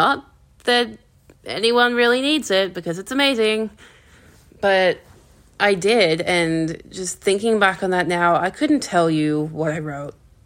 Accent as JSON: {"language": "English", "region": "New South Wales", "country": "Australia", "said": "I'm from Western Sydney in Australia."}